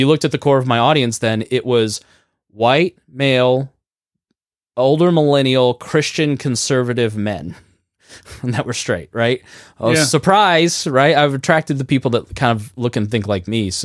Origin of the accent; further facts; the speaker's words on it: Plainfield, Indiana, United States; moved to the whitest community on earth, which is my hometown of Plainfield, Indiana